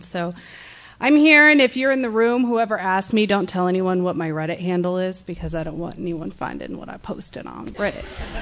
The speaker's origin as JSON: {"language": "English", "town": "Austin", "region": "Texas", "country": "United States", "said": "So I'm from South Austin."}